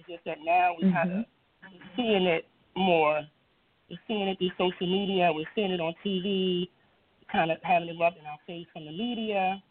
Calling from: Baltimore, Maryland, United States; I'm calling from Baltimore, Maryland.

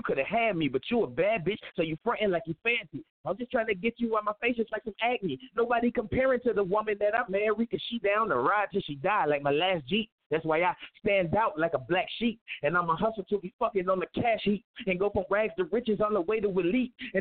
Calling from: Tampa, Florida, United States; I'm calling from Tampa, Florida, man.

